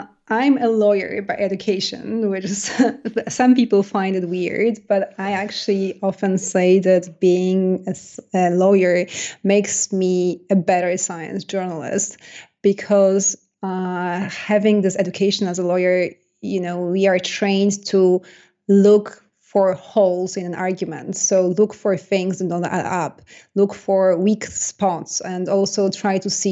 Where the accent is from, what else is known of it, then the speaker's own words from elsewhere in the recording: Poland; accent: Polish; first language Polish; English is a second language; as you can probably hear, I have an accent. In case you're wondering, it's a Polish accent. I was born in Poland, and I grew up in Poland. I studied law in Poland, and I started as a journalist in Poland. So I only started speaking English really in my 20s